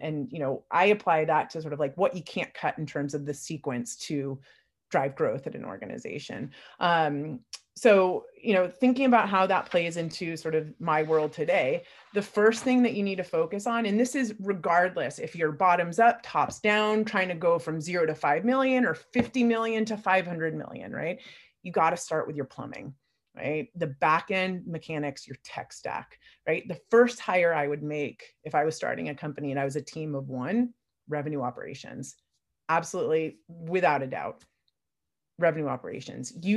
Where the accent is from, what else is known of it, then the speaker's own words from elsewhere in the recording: San Rafael, California, United States; Bay Area born and raised. I grew up in San Rafael. I went to high school in San Francisco, St. Ignatius, Wildcats, class of 2000